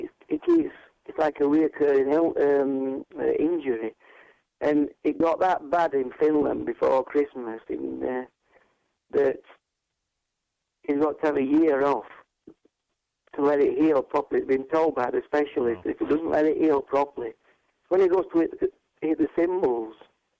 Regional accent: Yorkshire and the Humber, United Kingdom; And what was Yorkshire people, if we were touring, we said to his American friends

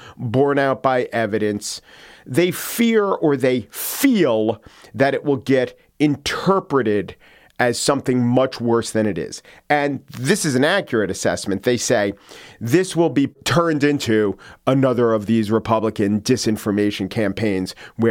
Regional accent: Brooklyn, New York, United States; As a New Yorker or a Brooklynite, I don't know

